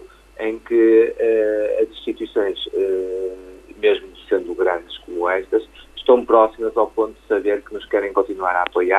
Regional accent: Barcelos, Braga, Portugal; estou feliz como barcelense

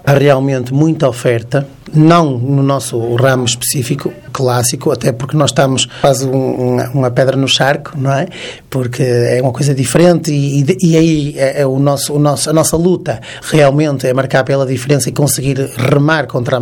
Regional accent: Barcelos, Norte, Portugal; precisamente porque eu sou de Barcelos

